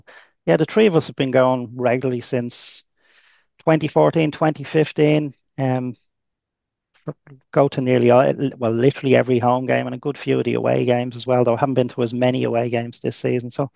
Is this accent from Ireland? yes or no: yes; Dublin, Leinster, Ireland; I grew up in Dominic Street, which is about a mile from Daly Mount.